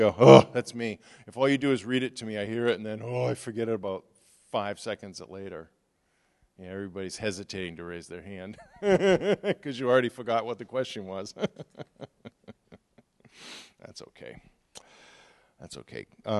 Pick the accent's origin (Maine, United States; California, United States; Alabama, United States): Maine, United States; When I was growing up in Maine, there was a lot of the environmental regulations we have today you didn't have back then.